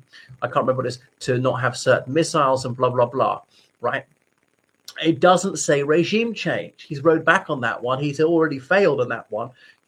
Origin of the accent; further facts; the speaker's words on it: Ireland; from Ireland.